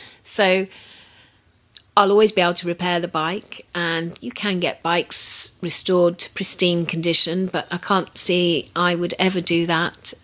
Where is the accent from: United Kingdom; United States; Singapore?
United Kingdom; because after all, I'm very British in that way